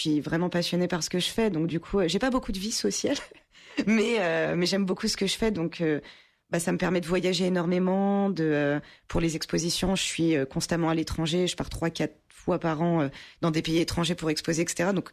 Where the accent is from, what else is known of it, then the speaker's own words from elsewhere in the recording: Île-de-France, France; j'ai grandi déjà partiellement dans le Val-de-Marne, où la communauté portugaise est relativement présente.